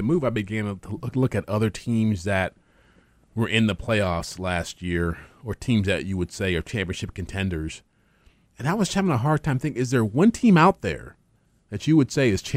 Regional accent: Michigan, United States; Actually, I'm from Michigan, not Detroit, but I'm a Pistons fan.

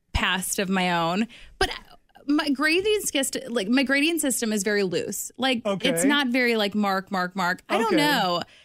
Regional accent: River Forest, Illinois, United States; know Chicago? Have you been there? And they're like, yeah, I live in Naperville. And I'm like, oh, I'm from River Forest.

